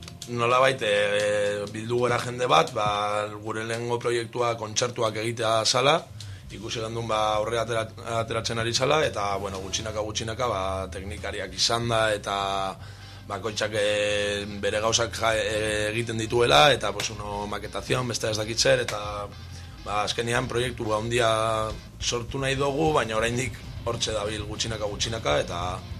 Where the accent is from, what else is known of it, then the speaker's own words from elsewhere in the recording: Algorta, Basque Country, Spain; gertatzen dana da, ba, herriko girua, herriko jendea, algortakua, gutxi gara